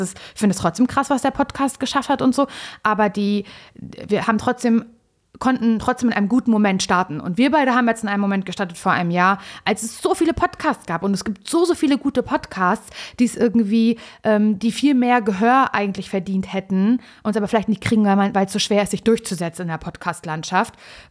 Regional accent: Berlin, Germany; Wir kommen eigentlich auch aus Berlin, so wie ihr.

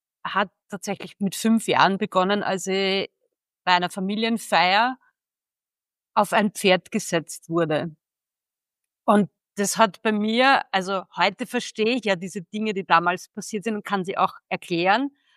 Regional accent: Austria; Ich komme aus Österreich, bin im Moment auch gerade da.

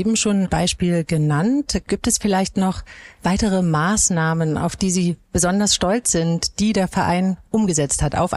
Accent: Hamburg, Germany; Mich macht das als Hamburgerin richtig stolz, dass Hamburg zwei so Vereine hat

